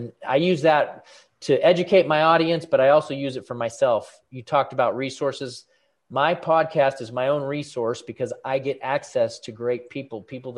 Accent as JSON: {"language": "English", "town": "Portland", "region": "Oregon", "country": "United States", "also_born_or_lived": "Germany", "moved": "as an adult", "lives_now": "Latrobe, United States", "said": "I'm originally from Portland, Oregon, then went to the military. So I lived in Germany for 4 years, which was really cool."}